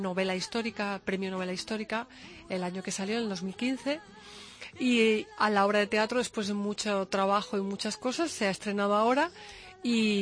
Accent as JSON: {"language": "Spanish", "town": "Huelva", "region": "Andalusia", "country": "Spain", "tie": "born or raised there", "also_born_or_lived": "Madrid", "lives_now": "Cádiz, Spain", "said": "Soy de Cádiz, yo nací en Madrid, pero vivo en Cádiz. Me he criado en Huelva y vivo en Cádiz."}